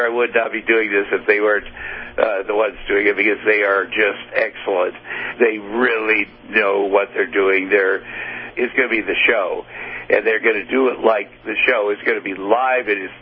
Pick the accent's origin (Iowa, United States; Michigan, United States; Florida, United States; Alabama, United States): Iowa, United States; Ottumwa; Well, you know, I dreamed. I grew up in Ottumwa, Iowa.